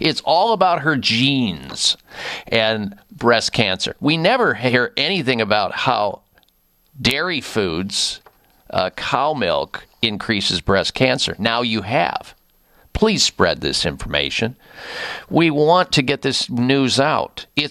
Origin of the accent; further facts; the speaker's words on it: Midwest, United States; because growing up in the Midwest, I mean, it's just a staple.